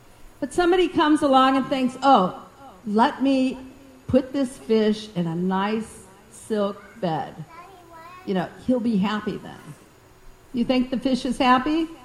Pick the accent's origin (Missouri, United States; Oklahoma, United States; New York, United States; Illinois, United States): Missouri, United States; When I was growing up in Missouri, I never even saw an Indian person.